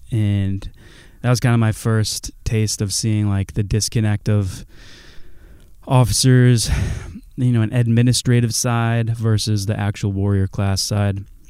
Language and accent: English; New Hampshire, United States; You know, I came from New Hampshire, would not be thrilled to have gone back to Virginia Beach, which I had never been